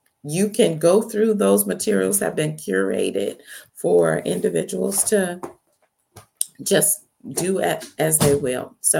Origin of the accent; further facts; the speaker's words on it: California, United States; For those of y'all didn't know where I'm from Northern California.